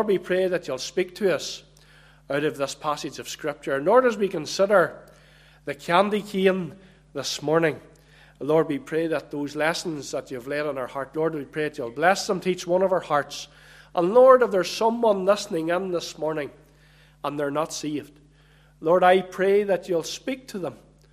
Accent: Cookstown, Northern Ireland, United Kingdom; Our brother said that I was from Macrafelt, and he is right, but I was just thinking on the way up this morning, I'm actually not from too far from here. I was brought up in Cookstown, so really only about half an hour, I think, across the road.

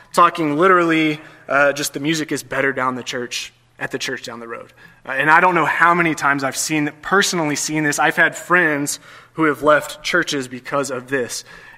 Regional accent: Texas, United States; I'm from Texas, I can't get away from a three-point outline. That's how we do it in the South.

